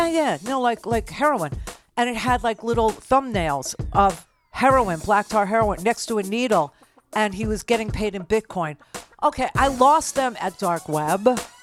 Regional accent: New York, United States; I'm a New Yorker. I'm not freaked out by any of these weather events, let's say.

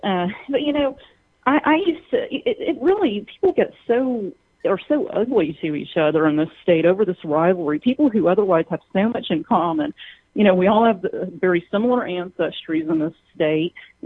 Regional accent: the South, United States; as a Southerner, it's so easy to be biased, you know, towards us, you know, in this movement

